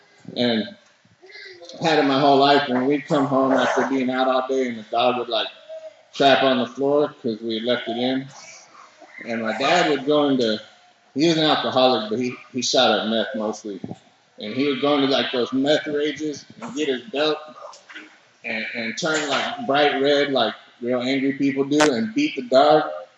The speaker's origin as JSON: {"language": "English", "town": "Austin", "region": "Texas", "country": "United States", "tie": "born or raised there", "said": "I was born and raised in South Austin. With my mom and my dad and my older brother."}